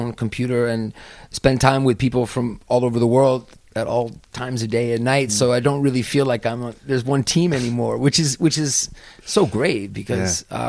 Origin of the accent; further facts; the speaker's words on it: St. Louis, Missouri, United States; moved away as an adult; also born or lived in Boston; I was born in Boston and lived there till I was 8 years old. Then my family, my parents, their jobs changed. We moved to St. Louis. Mm-hmm. So I pretty much feel like I grew up in St. Louis, like my hometown is St. Louis.